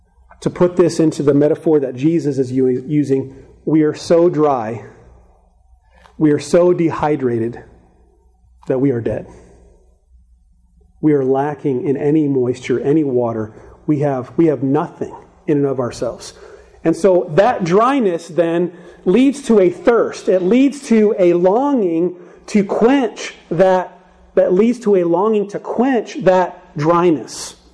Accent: Phoenix, Arizona, United States; I grew up in Phoenix, Arizona, and Phoenix is dry. Phoenix is very dry.

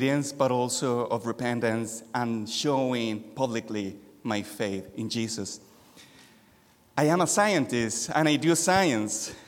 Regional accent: Chile; English is a second language; now in United States; I am from Chile, and I am Chi Alpha at Michigan State University.

